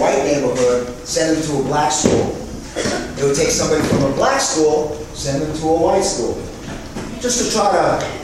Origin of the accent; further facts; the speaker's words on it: Flushing, New York, United States; I grew up in Flushing.